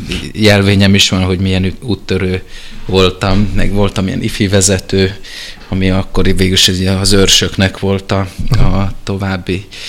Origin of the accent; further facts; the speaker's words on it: Budapest, Hungary; Budapesten születtem, nem tudom pontosan melyik kórházban, nem emlékszem rá. 75-ben születtem, aztán igazából itt nőttem fel, meg itt éltem a fővárosban, Erzsébetvárosban, Városliget mellett.